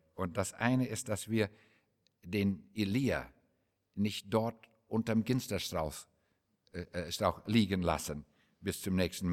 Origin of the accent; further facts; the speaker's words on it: Saskatchewan, Canada; German is a second language; moved away as an adult; now in Germany; 1963, ich kehrte von New York zurück nach Saskatchewan, wo ich groß geworden bin, zur Farm meines Vaters.